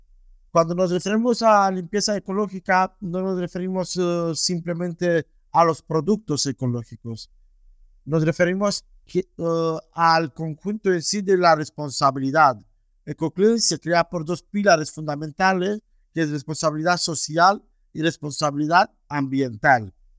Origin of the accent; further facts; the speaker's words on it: Romania; now in Barcelona, Spain; Yo vivo en España, Barcelona, ¿no? Como te conté, pero soy de Rumanía, de un pueblo muy remoto.